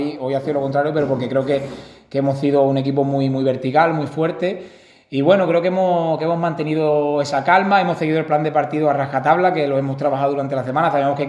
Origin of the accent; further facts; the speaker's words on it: Huelva, Andalusia, Spain; Encima compartimos la capitanía, tres somos de Huelva, ¿no?